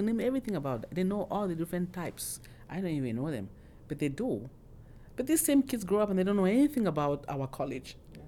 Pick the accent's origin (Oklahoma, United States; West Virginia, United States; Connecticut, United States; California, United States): Oklahoma, United States; You know, I make a joke that I'm from Oklahoma in the South, and we think we're very hospitable.